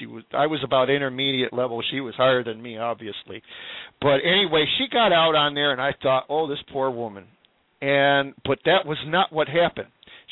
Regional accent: United States; I'm all American. I mean, I love my country.

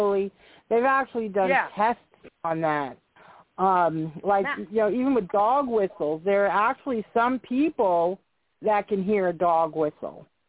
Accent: Central Islip, New York, United States; I grew up in Central Islip when I was a kid. You know, we had family there.

